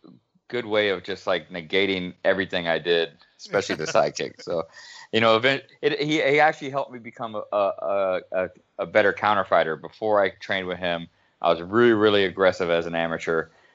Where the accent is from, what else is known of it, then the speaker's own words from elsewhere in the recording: Boston, Massachusetts, United States; I never once fought in Boston, which was my hometown.